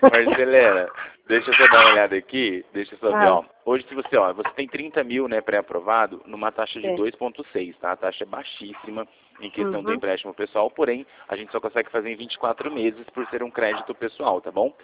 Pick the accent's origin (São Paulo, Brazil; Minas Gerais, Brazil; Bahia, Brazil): São Paulo, Brazil; Rio Claro; eu sou daqui de Rio Claro, tá bom? Da Avenida 3 com a Rua 4.